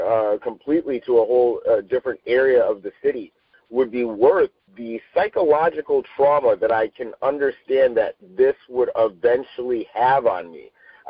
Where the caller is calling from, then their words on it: Los Angeles, California, United States; I'm calling in from Los Angeles. I'm actually on Slauson Avenue.